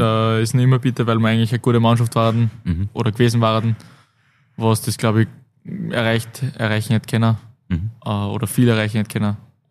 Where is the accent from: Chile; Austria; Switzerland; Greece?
Austria; Linz, Upper Austria; also born or lived in Wels